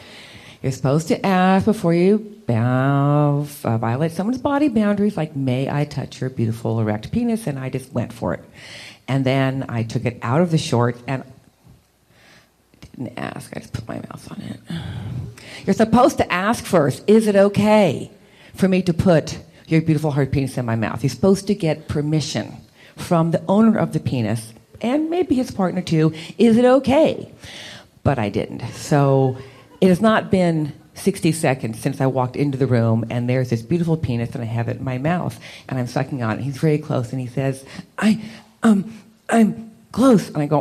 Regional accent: California, United States; because I'm from the Northern California area. I'm not an Angelino

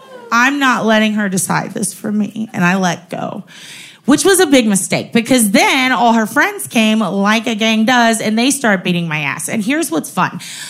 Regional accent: San Antonio, Texas, United States; I was like, chupa mi vergas, puta, I'm from San Antonio.

